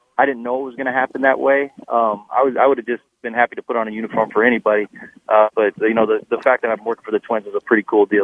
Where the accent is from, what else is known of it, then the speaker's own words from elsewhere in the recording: Minnesota, United States; I mean, I grew up in Minnesota when my dad was coaching up there, so I went to Roseville High School